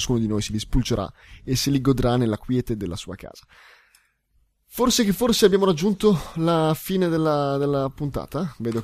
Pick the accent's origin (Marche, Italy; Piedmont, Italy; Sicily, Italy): Piedmont, Italy; moved away; sono piemontese anch'io in un certo senso, sono ormai un po' lontano da un po' di tempo, però sono di provincia di Novara